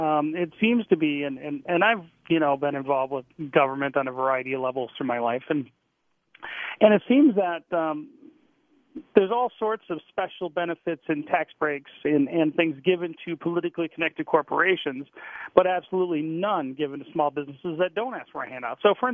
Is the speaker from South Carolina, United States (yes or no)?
no; Detroit, Michigan, United States; also born or lived in Denver; now in Salt Lake City, United States; I was born and raised in Detroit. I lived in Denver for 11 years, and I moved back to Utah 4 months ago. So I live in Salt Lake City now.